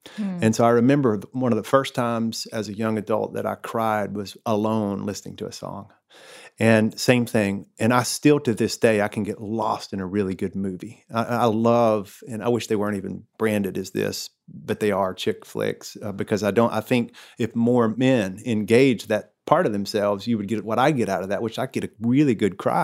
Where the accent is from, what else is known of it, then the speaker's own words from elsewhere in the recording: the South, United States; I grew up in a small town in the South, which I'm so proud of my hometown.